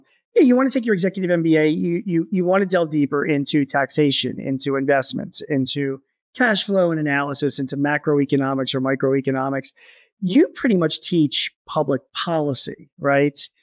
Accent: Philadelphia, Pennsylvania, United States; University of Pennsylvania in my hometown of Philadelphia.

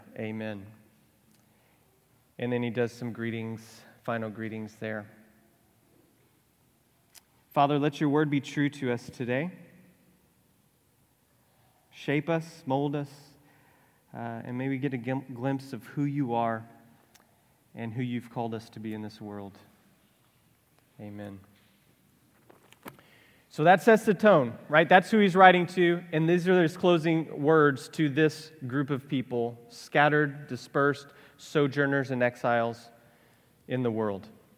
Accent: Texas, United States; Snowboarding, of course, I'm from South Texas.

